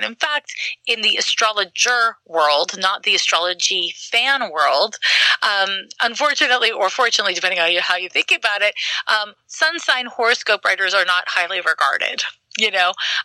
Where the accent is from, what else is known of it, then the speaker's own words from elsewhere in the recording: Quebec, Canada; I'm from Quebec, and we have a different school system there.